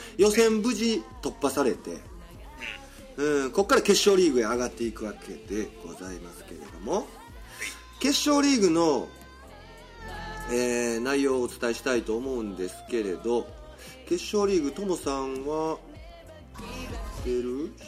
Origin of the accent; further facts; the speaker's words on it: Hyogo, Japan; 我々地元の兵庫では